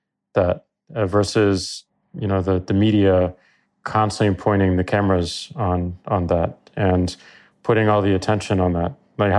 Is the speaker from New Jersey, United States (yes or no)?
no; St. Louis, Missouri, United States; I come from a very conservative state of Missouri, where St. Louis, my hometown, is much more liberal.